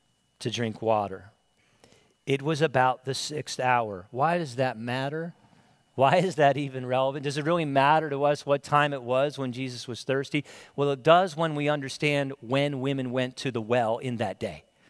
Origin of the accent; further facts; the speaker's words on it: Pennsylvania, United States; But growing up in the Northeast in suburban Philly, there were times we would go to D.C. or down to Outer Banks, and you had to go through Baltimore.